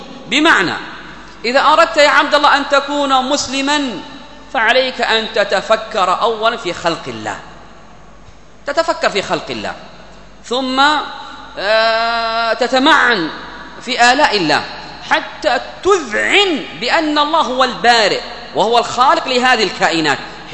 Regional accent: Hadhramaut, Yemen; هذا يقرره الصوفية في عندنا في حضرموت،

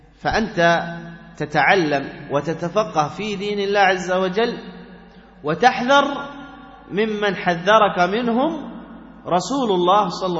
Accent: Yemen; وهذا معروف عندنا في اليمن، يجتمع علماء اليمن على فلان

